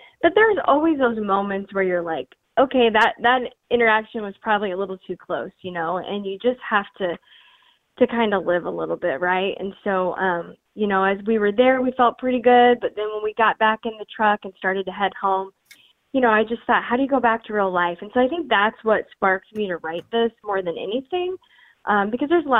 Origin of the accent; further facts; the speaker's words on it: Illinois, United States; you know, we're from Illinois. And so, gosh, we've sheltered at place a lot longer than a lot of people have.